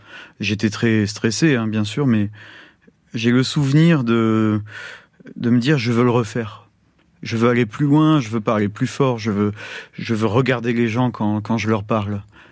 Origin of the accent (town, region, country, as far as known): France